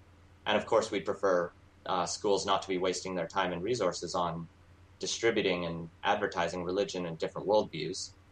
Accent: Alberta, Canada; I grew up in Alberta

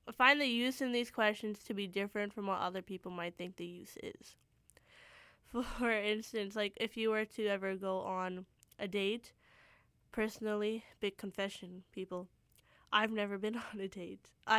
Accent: Surrey, British Columbia, Canada; now in Vancouver, Canada; Maybe it's a Vancouver thing. You learn that in Vancouver. I'm from Surrey originally, so maybe that's why.

